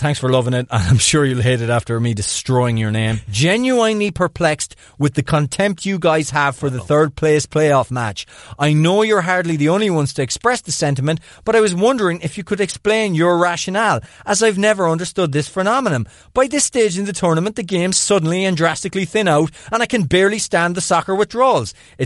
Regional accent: Puerto Rico; I'm from Puerto Rico and I feel like I'm the only island boy who listens to you guys.

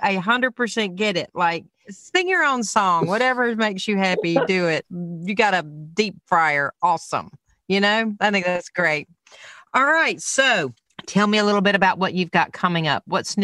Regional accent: the South, United States; Because, you know, I'm from the South. We fry everything.

